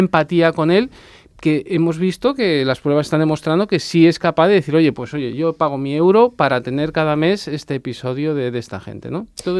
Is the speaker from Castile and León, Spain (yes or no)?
no; Madrid, Community of Madrid, Spain; moved away as an adult; now in Sant Cugat del Vallès, Spain; Yo soy originario de Madrid, pero llevo viviendo en San Cugat desde el 2004